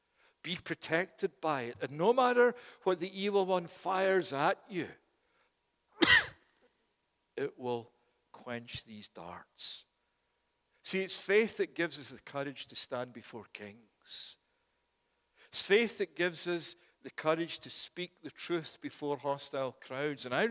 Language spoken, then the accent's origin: English; Scotland, United Kingdom; When I was growing up in Scotland